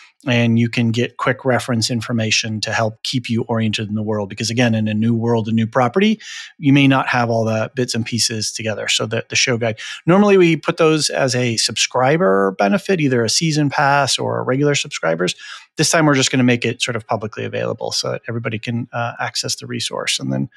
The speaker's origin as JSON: {"language": "English", "town": "Portland", "region": "Oregon", "country": "United States", "tie": "born or raised there", "said": "I grew up in Portland, Oregon."}